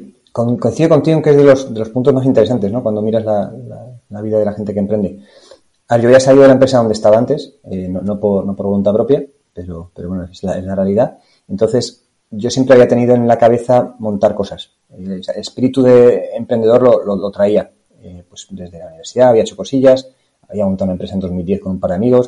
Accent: Madrid, Community of Madrid, Spain; Mira, soy madrileño de nacimiento. He crecido aquí en Madrid, donde vivo ahora mismo.

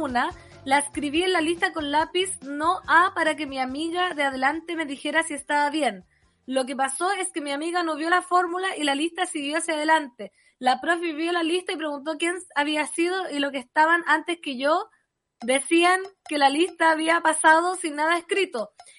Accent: Putaendo, Valparaíso, Chile; now in Santiago, Chile; mi uyuy es de mi pueblo de Putaendo, encontrándome en la capital

